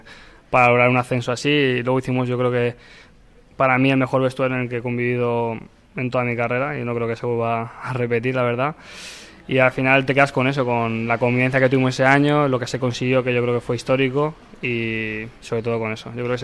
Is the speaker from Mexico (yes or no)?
no; Valencia, Valencian Community, Spain; somos de aquí de Valencia